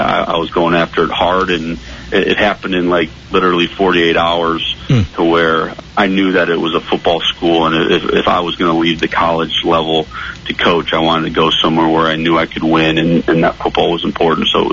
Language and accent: English; Cleveland, Ohio, United States; being a born and raised in Cleveland, I know the history of Benedictine.